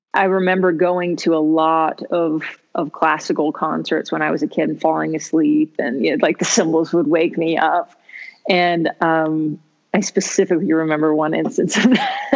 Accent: Charlotte, North Carolina, United States; I grew up all over the place. But I would think I would say that I landed in my most formative years in Charlotte, North Carolina.

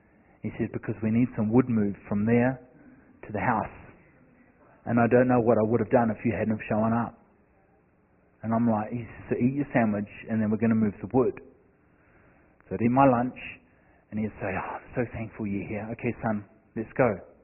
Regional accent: Redding, California, United States; And I said, William, I said … I'm from Redding, California and I'm here to minister to your wife.

